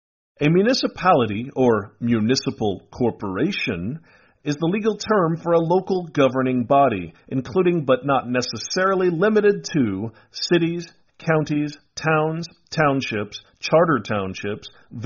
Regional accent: Sacramento, California, United States; Which corporation do you live in? Ah, there's Sacramento, my hometown. So let's use California as our example state.

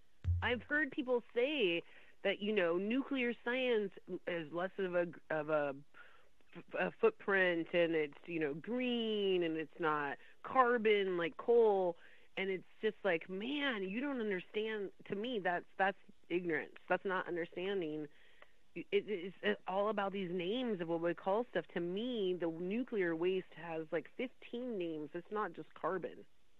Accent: Washington, United States; And that's what I grew up with around Hanford

